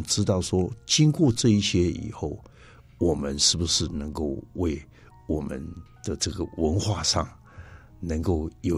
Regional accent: Taichung, Taiwan; 也是我们台中人

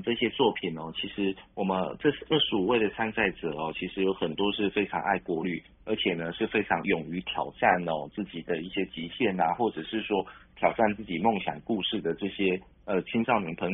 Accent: Taiwan; 我们台湾人血液当中哦，就是有这样子的一个壮游这样子的一个元素在里面哦

